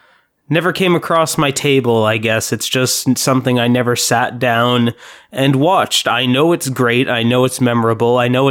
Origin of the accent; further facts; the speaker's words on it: Canada; Plus, I'm Canadian.